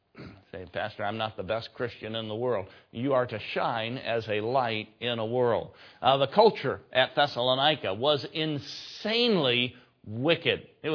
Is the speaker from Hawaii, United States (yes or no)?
no; Michigan, United States; I'm a pastor of church. I grew up on a farm. I'm from Michigan.